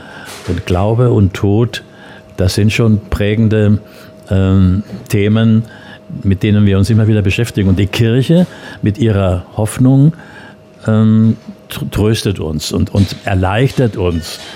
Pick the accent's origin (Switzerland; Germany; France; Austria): Austria; ich bin ja am Land aufgewachsen in Österreich, bei den Großeltern oft gewesen